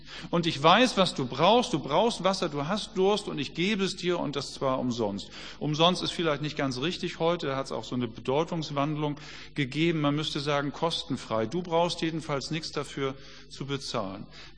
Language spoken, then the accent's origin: German; Hamburg, Germany; Wie oft haben mich Leute gefragt, du als Hamburger, wie bist du denn mit den Bayern zurechtgekommen?